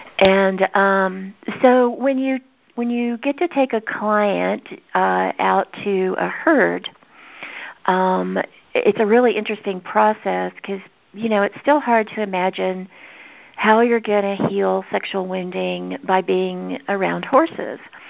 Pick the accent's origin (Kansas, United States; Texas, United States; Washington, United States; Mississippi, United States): Texas, United States; I'm from Texas, so I have all these weird pronunciations.